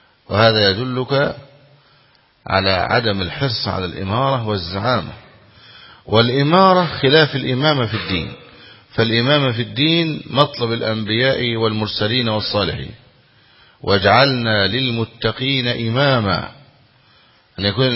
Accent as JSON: {"language": "Arabic", "country": "Egypt", "said": "عندنا في مصر يقول شاب الفكر"}